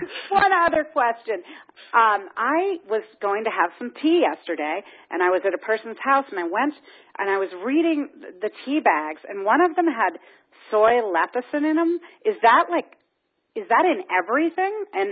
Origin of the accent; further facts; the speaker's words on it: Pittsburgh, Pennsylvania, United States; I'm from Pittsburgh.